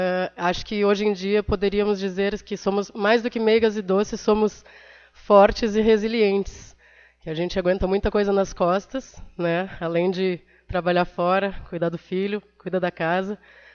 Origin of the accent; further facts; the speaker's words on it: Porto Alegre, Rio Grande do Sul, Brazil; now in Montenegro, Brazil; cheguei em Montenegro em 2013, eu sou de Porto Alegre